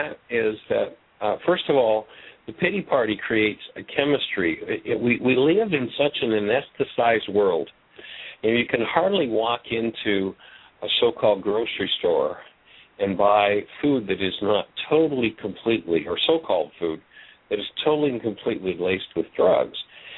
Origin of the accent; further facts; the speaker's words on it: Ontario, Canada; Well, that's right up in my hometown area.